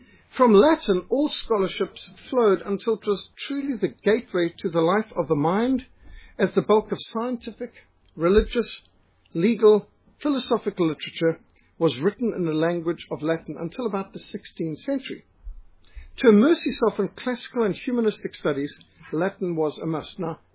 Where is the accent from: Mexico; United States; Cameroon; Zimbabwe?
Zimbabwe; I'm from Rhodesia, and we pride ourselves on being more English than English, and Latin was considered essential to education.